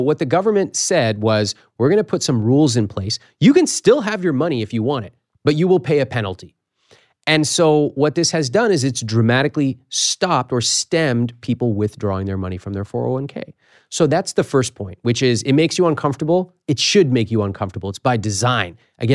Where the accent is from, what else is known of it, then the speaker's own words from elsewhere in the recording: Sacramento, California, United States; And they get scared because what they read in the Sacramento Bee at my hometown paper, and they go, ah!